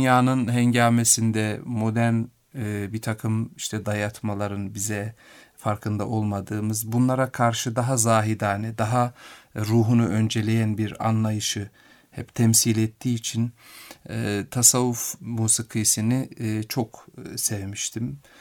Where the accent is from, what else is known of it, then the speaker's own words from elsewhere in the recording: Yahyalı, Kayseri, Turkey; Ben Kayseri Yahyalı doğumluyum. Ve okulumu İmam Hatip Lisesi'ni orada bitirdim. Sonra Marmara Üniversitesi İlahiyat Fakültesi'ne geldim 88 yılında.